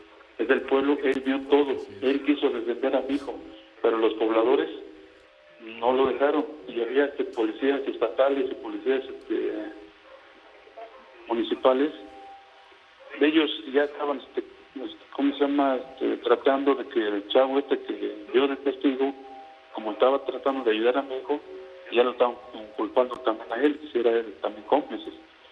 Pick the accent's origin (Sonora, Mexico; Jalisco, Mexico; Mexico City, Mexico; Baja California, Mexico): Mexico City, Mexico; Nosotros somos de aquí, de la Ciudad de México.